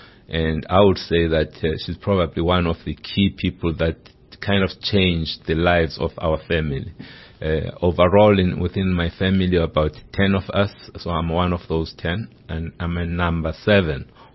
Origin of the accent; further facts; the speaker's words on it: Mthatha, Eastern Cape, South Africa; I come from the Eastern Cape. I was born in Amtata in the Eastern Cape. From parents who were teachers.